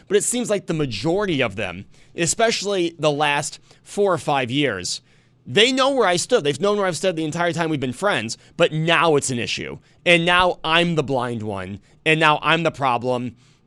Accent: New York, United States; You know, I grew up in New York State, right?

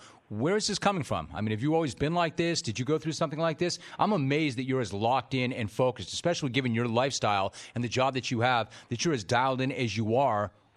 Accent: Los Angeles, California, United States; I grew up in Los Angeles. I'm a California native.

